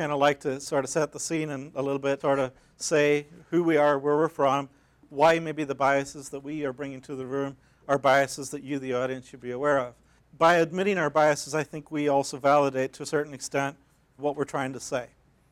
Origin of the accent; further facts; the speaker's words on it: Northern Ireland, United Kingdom; I'm from Northern Ireland. I grew up in Northern Ireland.